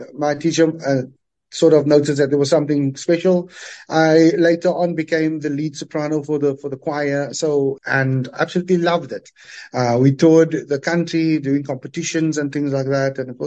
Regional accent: Cape Town, Western Cape, South Africa; Cape Town, Cape Flats, growing up in the Cape Flats, every school had the doo-wop groups and things like that.

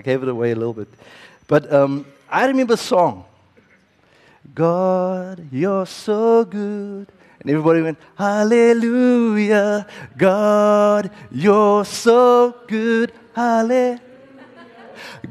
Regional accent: Lentegeur, Western Cape, South Africa; also born or lived in Athlone; Sunday school, we met under the tree. This was in Lentegeer. That's where I grew up. Not all my life. We moved from Lentegeer to Athlon, Bridgetown.

